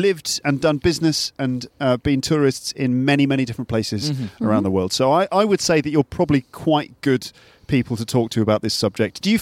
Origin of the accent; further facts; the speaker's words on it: England, United Kingdom; No, I'm English, so I didn't say anything.